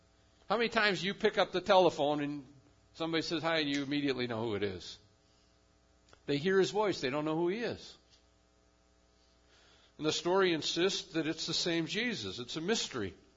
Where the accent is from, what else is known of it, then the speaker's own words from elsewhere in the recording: United States; In some sense, we are more American than Christian today.